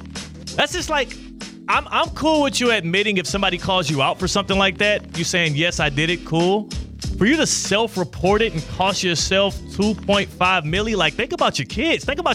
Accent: the South, United States; I've been called a lot of bad things. I grew up in the South.

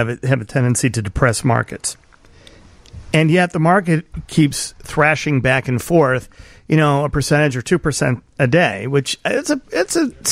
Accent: Chicago, Illinois, United States; Although I'm from Chicago, you got to vote for Democrats if you want to get your garbage taken away.

